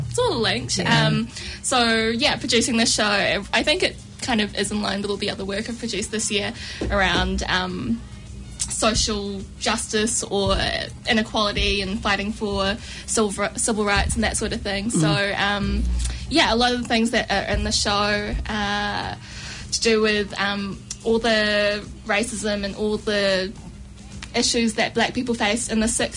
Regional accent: United States; I'm American. Does that count?

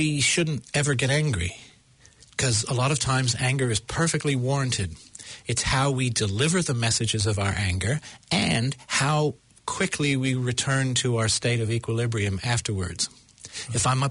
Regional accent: United States; accent: American; My American accent. I see.

